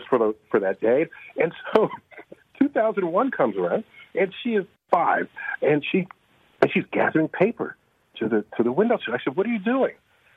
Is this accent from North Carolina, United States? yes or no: no; New York City, New York, United States; born or raised there